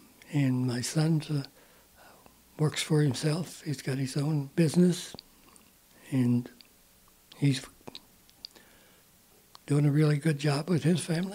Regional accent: Kentucky, United States; born there; I'm born American. Born in Kentucky in 1943.

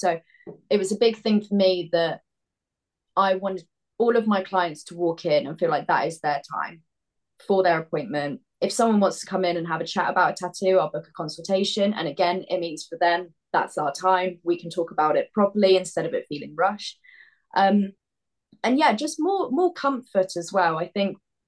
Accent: South West England, United Kingdom; I think the majority of people that know me in Somerset, my hometown

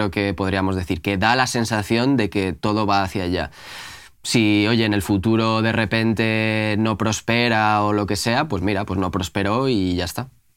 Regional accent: Castile and León, Spain; now in Madrid, Spain; yo no soy de Madrid, yo soy de un pueblo de León que tiene 900 habitantes.

